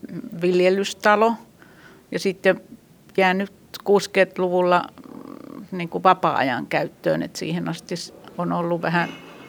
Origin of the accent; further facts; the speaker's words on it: Loppi, Kanta-Häme, Finland; No, kun mä oon syntyperäinen loppilainen ja Salon kyläläinen, joka on aika lähellä tätä Räyskälän kenttää